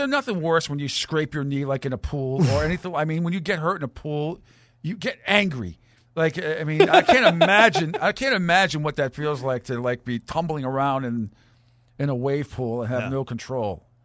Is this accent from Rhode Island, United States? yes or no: yes; Rhode Island, United States; we had some good waves most of the time where I grew up in Rhode Island.